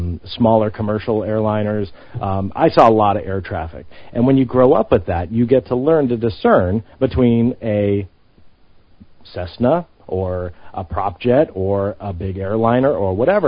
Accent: Northridge, California, United States; I grew up in Northridge, California. It's right next to Van Nuys.

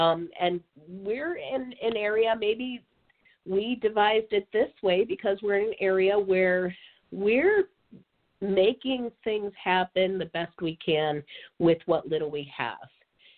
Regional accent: Buffalo, New York, United States; now in Auburn, United States; That smaller is better, which is why I came from Western New York. I came from Buffalo, huge city, to this small area.

